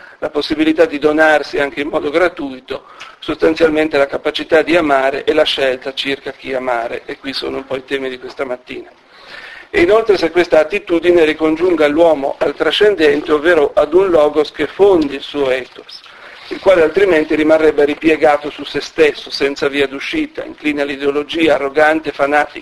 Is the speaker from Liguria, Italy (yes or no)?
yes; Genoa, Liguria, Italy; siccome sono genovese ne ho fatte poche copie